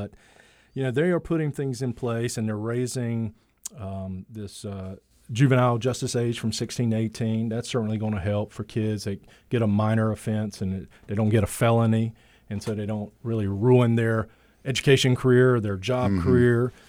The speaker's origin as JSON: {"language": "English", "town": "Whiteville", "region": "North Carolina", "country": "United States", "tie": "born or raised there", "said": "I grew up in Whiteville, a small town about an hour from here"}